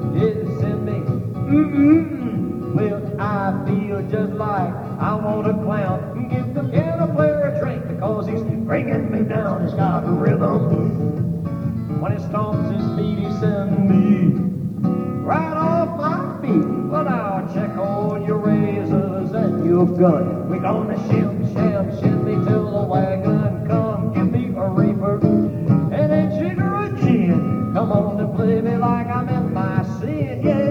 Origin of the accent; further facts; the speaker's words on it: Georgia, United States; Most of the time, I was brought up in the Coochie Valley, Georgia.